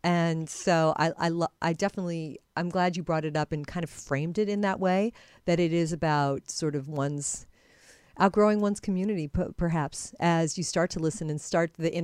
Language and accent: English; Iowa, United States; No, and I'm from Iowa originally, so I definitely grew up amongst a lot of people that would be perhaps less familiar with some of these concepts